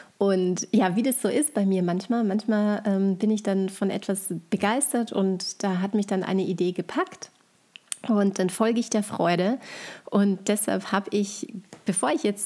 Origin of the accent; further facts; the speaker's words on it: St. Johann in Tirol, Tyrol, Austria; in meinem Heimatort in St. Johann in Tirol